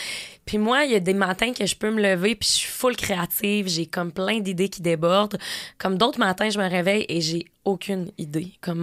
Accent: Quebec, Canada; j'ai 26 ans, et je viens de la Beauce, moi, à la base

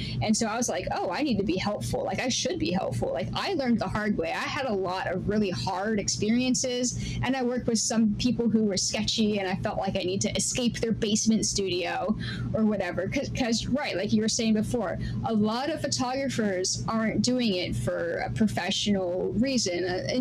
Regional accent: Seattle, Washington, United States; So I'm from Seattle. So I drove from Seattle down to Portland to meet her.

